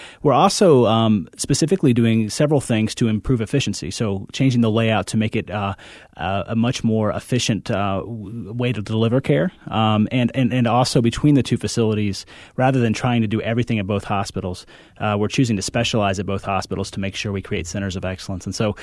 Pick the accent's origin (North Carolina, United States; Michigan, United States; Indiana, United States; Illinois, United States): Indiana, United States; So I grew up in northern Indiana, actually, in a small farming community.